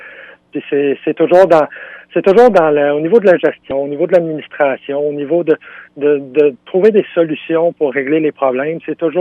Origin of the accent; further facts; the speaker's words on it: Montreal, Quebec, Canada; moi je viens de Montréal, ça fait 5 ans que je suis dans la région, puis je suis à Saint-Paul.